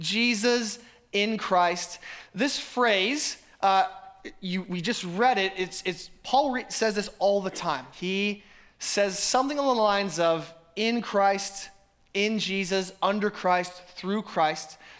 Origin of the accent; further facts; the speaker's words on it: Denver, Colorado, United States; I'm from Denver, so Denver Broncos for life